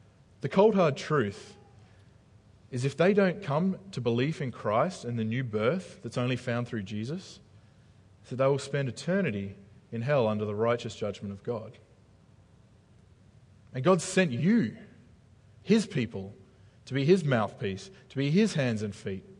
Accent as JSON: {"language": "English", "country": "Australia", "moved": "yes", "said": "I haven't lost the fact that I'm an Australian, but I'm an Australian living in a land that's not my own."}